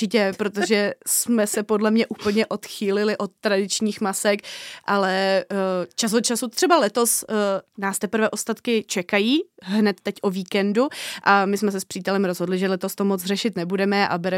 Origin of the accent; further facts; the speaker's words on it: Prague, Czechia; já jsem z Prahy a tam bohužel masopust moc není